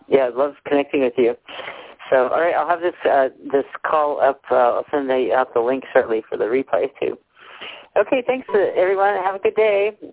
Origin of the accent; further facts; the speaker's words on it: Santa Barbara, California, United States; I just went for a short vacation down in Santa Barbara, which is my hometown